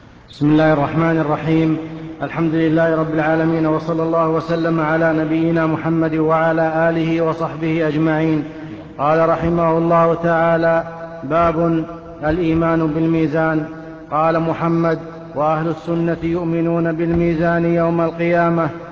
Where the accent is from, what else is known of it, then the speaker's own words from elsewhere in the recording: Morocco; now in France; ونقل الجثة إلى البلد الأصلي الذي هو المغرب يكلف كثيرا